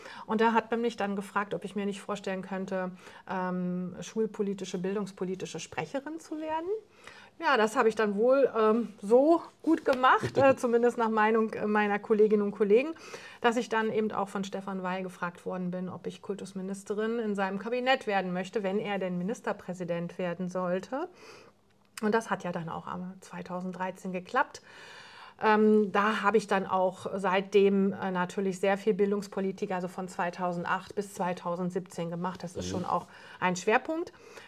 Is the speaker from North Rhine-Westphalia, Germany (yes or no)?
no; Katlenburg-Lindau, Lower Saxony, Germany; bin ein Kind der Region, also auch gar nicht aus meiner Heimatgemeinde Katlenburg-Lindau weggezogen, sondern immer da verankert geblieben.